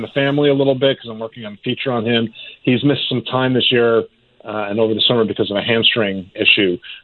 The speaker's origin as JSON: {"language": "English", "town": "Pittsburgh", "region": "Pennsylvania", "country": "United States", "said": "I'm from Pittsburgh, and that's where he grew up, outside of Pittsburgh."}